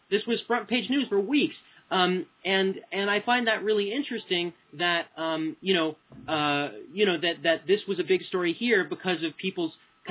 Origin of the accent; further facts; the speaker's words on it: California, United States; we barely trust in my home state of California.